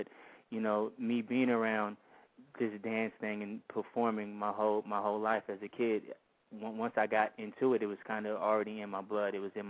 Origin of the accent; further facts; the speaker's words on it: Berkeley, California, United States; Growing up in Berkeley, you see everything. Growing up in the Bay Area, you see everything.